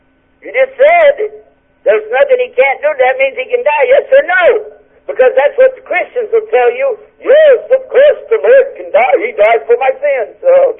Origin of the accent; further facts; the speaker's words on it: Texas, United States; And I saw it in Texas. I'm from Texas originally.